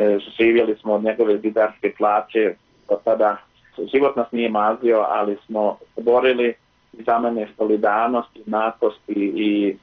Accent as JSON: {"language": "Bosnian", "country": "Bosnia & Herzegovina", "moved": "yes", "lives_now": "Sweden", "said": "Ne da živim u Švedskoj, jako mi je drago kad smo pobjegli, morali ostaviti našu zemlju."}